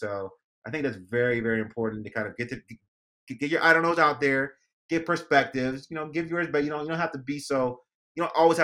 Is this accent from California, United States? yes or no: yes; California, United States; I grew up in Cali